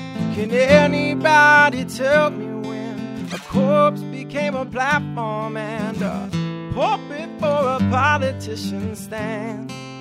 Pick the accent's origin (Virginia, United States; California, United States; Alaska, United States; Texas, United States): Virginia, United States; Virginia Beach; also born or lived in Iowa; I was born in Iowa. I moved to Virginia Beach with my family when I was in fourth grade. So I like to think that I'm raised Virginia Beach, but I still have a little bit of Iowa in me, I guess.